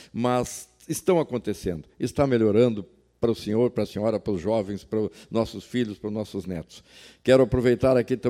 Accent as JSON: {"language": "Portuguese", "town": "São Sepé", "region": "Rio Grande do Sul", "country": "Brazil", "tie": "born there", "said": "E aqui eu vim, estou há 35 anos, quase 40 anos, costumo dizer que já vivi mais tempo nessa terra do que na minha terra, onde nasci, lá em São Cepé."}